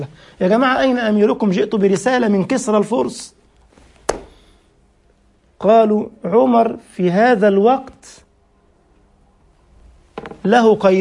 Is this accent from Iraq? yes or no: no; Egypt; أنا بروح مثلا عندنا في مصر بالليل كده